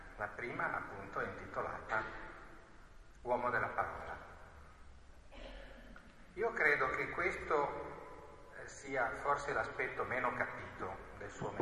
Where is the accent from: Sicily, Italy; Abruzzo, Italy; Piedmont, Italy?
Piedmont, Italy; Turin; io sono torinese, come Cardinale Martini, come forse chi mi ha preceduto, o quantomeno piemontese